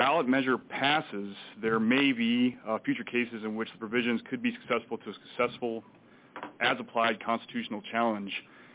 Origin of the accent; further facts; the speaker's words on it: Fairbanks, Alaska, United States; I myself am born and raised in Fairbanks